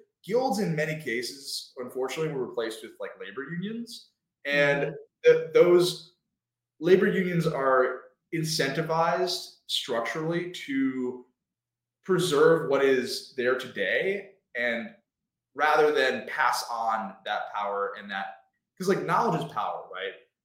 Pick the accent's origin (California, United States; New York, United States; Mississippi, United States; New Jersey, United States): New York, United States; Oceanside; So I'm from Long Island originally. I'm from this town called Oceanside. It's on the south shore of Long Island.